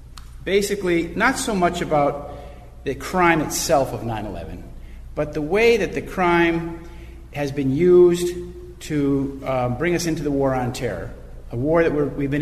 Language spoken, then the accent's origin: English; Schaumburg, Illinois, United States; I grew up outside Chicago in a place called Schaumburg, Illinois.